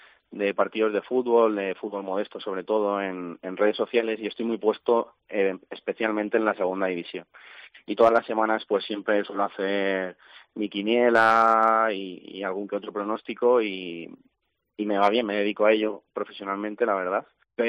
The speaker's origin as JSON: {"language": "Spanish", "town": "Alcaraz", "region": "Castilla-La Mancha", "country": "Spain", "tie": "born or raised there", "said": "me crié en un pueblo de Albacete, Alcaraz"}